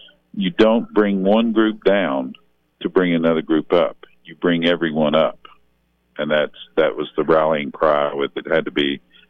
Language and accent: English; West Virginia, United States; I grew up in Wyoming County. It's our heritage that when you're wrong to a point, that's the course of action you take.